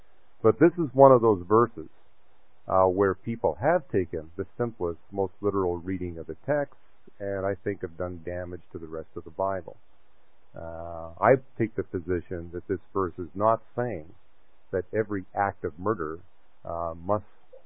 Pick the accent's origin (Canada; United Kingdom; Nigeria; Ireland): Canada; I'm from Canada, and you compare Canada to the United States.